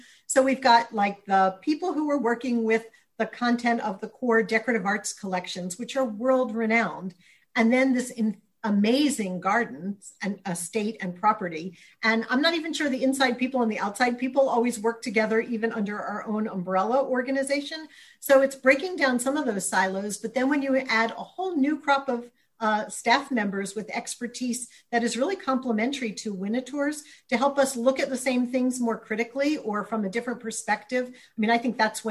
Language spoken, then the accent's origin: English; Philadelphia, Pennsylvania, United States; Philadelphia is my hometown.